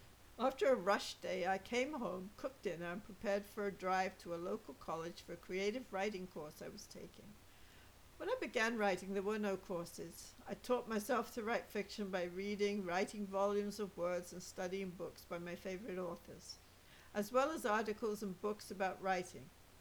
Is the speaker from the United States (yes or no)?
no; England, United Kingdom; born there; I was born in England at the end of World War II.